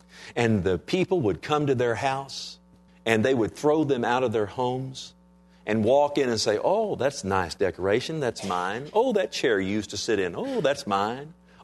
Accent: United States; I thank God that I'm an American.

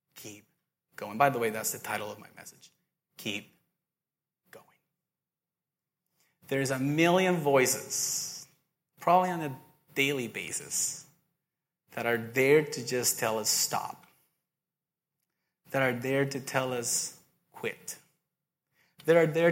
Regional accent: Costa Rica; English is a second language; moved away; When I moved here from Costa Rica, that's where I'm from, if you haven't noticed my British accent, that was a joke.

